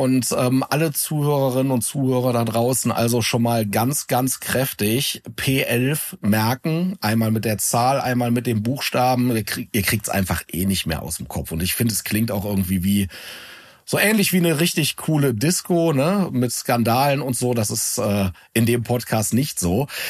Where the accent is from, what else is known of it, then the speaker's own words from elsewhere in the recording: Leverkusen, North Rhine-Westphalia, Germany; hier aus meiner Nähe, aus meiner Heimatstadt, aus Leverkusen